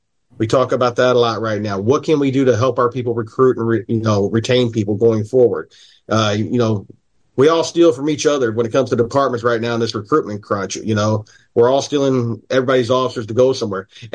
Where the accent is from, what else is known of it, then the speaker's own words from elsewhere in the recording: Springfield, Illinois, United States; I'm from Springfield, very political city, a mirror of just a micro of the state.